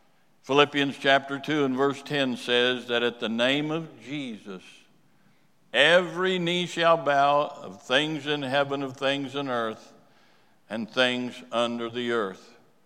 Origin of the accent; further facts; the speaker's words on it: United States; And I am American top to bottom.